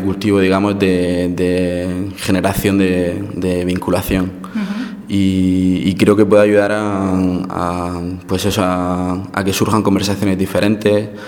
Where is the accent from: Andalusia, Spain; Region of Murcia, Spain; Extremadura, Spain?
Region of Murcia, Spain; yo soy de la Huerta de Murcia y hay una serie de actividades que se hacían de forma comunitaria que han desaparecido